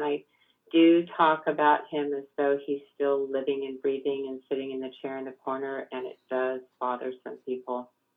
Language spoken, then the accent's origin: English; Lake Arrowhead, California, United States; I grew up in Lake Arrowhead, California, if you're familiar with that area.